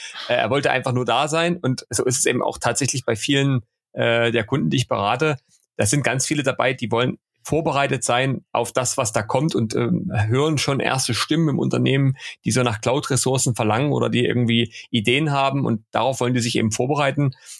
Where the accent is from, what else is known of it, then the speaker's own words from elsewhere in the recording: Leipzig, Saxony, Germany; born there; gebürtiger Leipziger, hier auch wohnhaft und fühle mich hier auch heimisch.